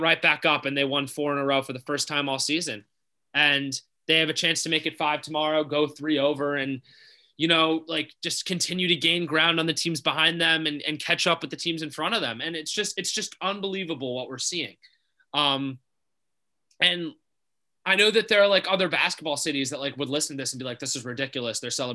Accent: New Jersey, United States; if you're from Jersey, it's different. And I'm from Jersey.

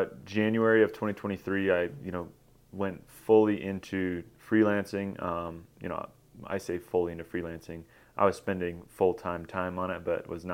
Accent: Massachusetts, United States; I grew up in Massachusetts.

